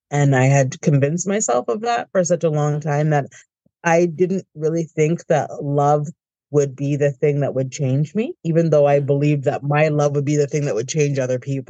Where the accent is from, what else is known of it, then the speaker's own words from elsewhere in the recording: Canada; born there; I would consider myself a global citizen, although I was born in Canada. I don't really consider myself to be a Canadian that way.